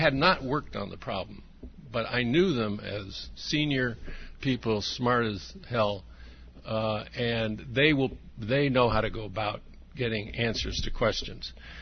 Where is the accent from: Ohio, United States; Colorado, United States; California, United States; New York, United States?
California, United States; Glendale; born there; I was born in Glendale and had the deep pleasure of doing my graduate work at Caltech